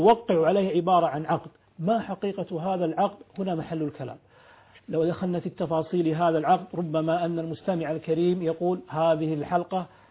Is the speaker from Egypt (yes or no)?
no; Kuwait